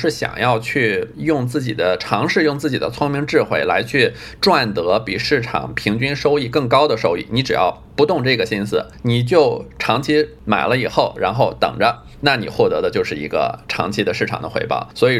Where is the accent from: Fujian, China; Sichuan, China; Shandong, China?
Shandong, China; 我是在山东长大，然后太太是在广州长大。实际上呢，我们家庭都挺像的，就是中国典型的中产。